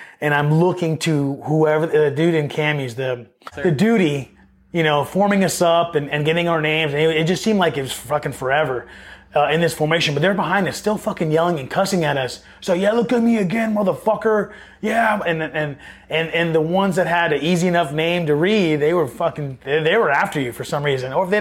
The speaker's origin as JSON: {"language": "English", "region": "California", "country": "United States", "said": "I remember a dude, I was from Orange County and I had like a skate shop shirt."}